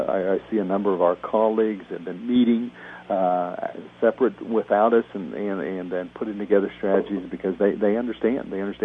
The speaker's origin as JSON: {"language": "English", "region": "Kansas", "country": "United States"}